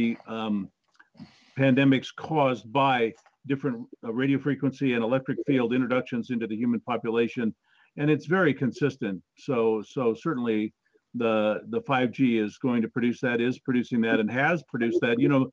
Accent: California, United States; I'm from California, and we enjoy going anywhere where people are not sort of psycho about the masks

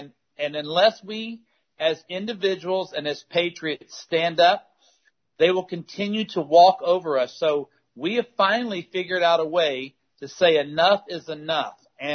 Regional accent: United States; I am a patriot. I am an American, and I believe in my country

